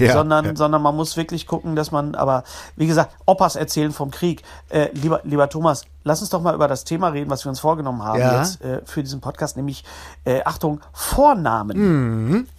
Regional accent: West Germany, Germany; Ich bin Wessi, aber nicht so doof, verstehst du?

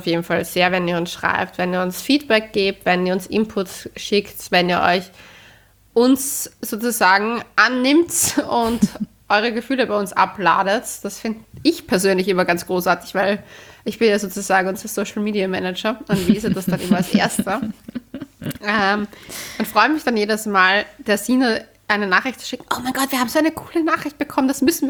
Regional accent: Austria; Wir sind ja auch Österreicher.

